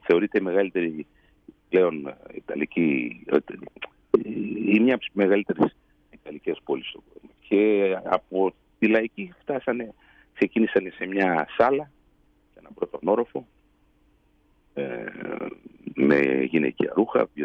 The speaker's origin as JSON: {"language": "Greek", "country": "Greece", "tie": "born or raised there", "said": "Μετά το 1983 αποφασίσαμε να ξαναγυρίσουμε. Εγώ δηλαδή μεγάλωσα εδώ στην Ελλάδα. Ξαναγυρίσαμε."}